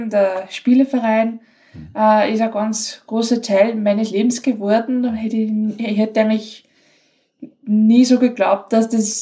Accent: Linz, Upper Austria, Austria; Ich komme aus Linz.

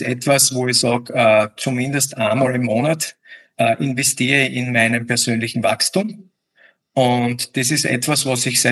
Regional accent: Styria, Austria; Ich finde es halt nur als Steirer manchmal ein bisschen übertrieben.

